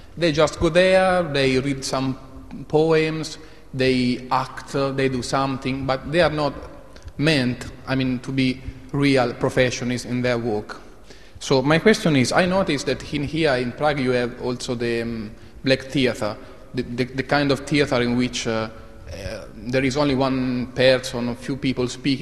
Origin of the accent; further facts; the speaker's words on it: Florence, Tuscany, Italy; English is a second language; I am from Italy, from Florence exactly.